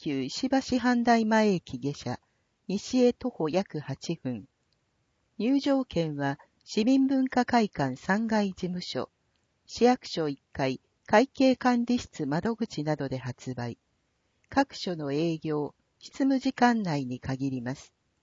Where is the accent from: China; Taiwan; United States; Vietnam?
United States; now in Japan; 私が生まれ育ったアメリカで、祭りに近いイベントというと、カーニバルがあります。